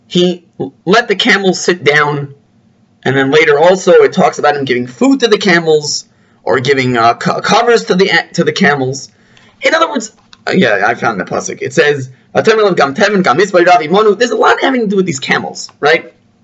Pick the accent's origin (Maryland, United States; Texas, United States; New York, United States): Maryland, United States; Potomac; now in Ramat Beit Shemesh, Israel; Originally, I'm from Potomac, Maryland, an alumnus of the Yeshiva of Greater Washington, Taras Moshe, the Mir.